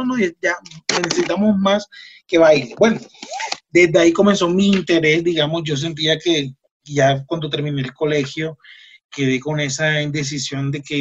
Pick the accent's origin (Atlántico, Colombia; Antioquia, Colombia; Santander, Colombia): Atlántico, Colombia; Barranquilla; yo soy de Barranquilla